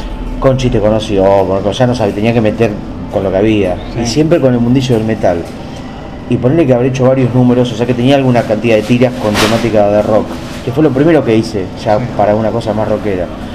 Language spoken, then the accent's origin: Spanish; Mar del Plata, Buenos Aires Province, Argentina; yo soy de Mar del Plata